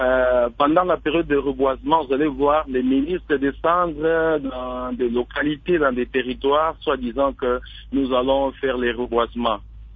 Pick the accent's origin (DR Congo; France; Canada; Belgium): DR Congo; Kambove, Haut-Katanga; ce sont les Chinois qui sont en train d'opérer le déboisement à grande échelle ici chez nous à Kambove.